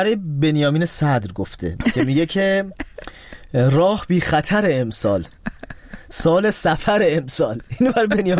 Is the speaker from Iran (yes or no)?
yes; Shiraz, Fars, Iran; شیرازی زیاد شد از اول برنامه شیرازیم ما از شیرازیم.